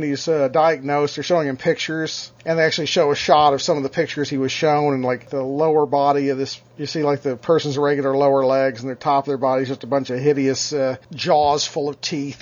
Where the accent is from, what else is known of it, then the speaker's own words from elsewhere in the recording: Deep South, United States; It's eat peanuts and chew tobacco. Because I'm from the Deep South.